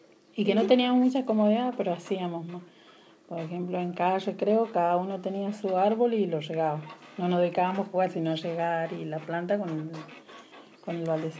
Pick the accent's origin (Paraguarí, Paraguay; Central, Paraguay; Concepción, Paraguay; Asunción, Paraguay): Asunción, Paraguay; Sí, nací acá en Asunción. Mis padres nacieron, mis abuelos, todos. Llevamos varias generaciones acá en Asunción.